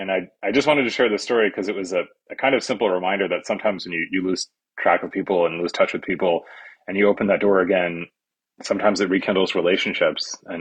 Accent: Massachusetts, United States; I grew up in Massachusetts in the 1980s. My parents come from Pakistan.

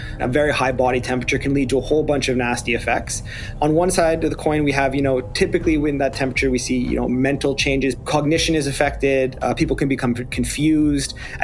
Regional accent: Canada; I'm Canadian

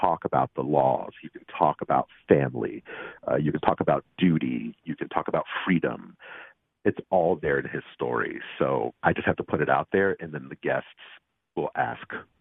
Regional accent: West Virginia, United States; I grew up in West Virginia, so I was really a minority.

